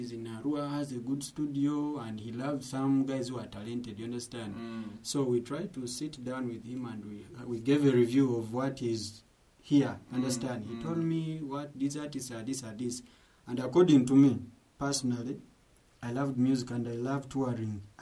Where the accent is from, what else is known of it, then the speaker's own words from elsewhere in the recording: Sudan; from when I come from Sudan to this one